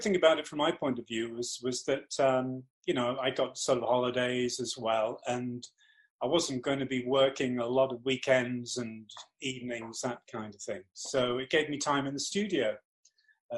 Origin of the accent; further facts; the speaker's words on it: North East England, United Kingdom; I grew up in the Northeast. I went down to London to art school.